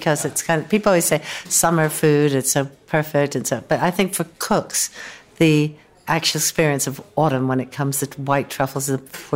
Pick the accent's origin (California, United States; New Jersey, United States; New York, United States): New York, United States; Woodstock; I grew up in Woodstock, New York, where Philip and his wife, Musa Meyer, were close friends of my parents.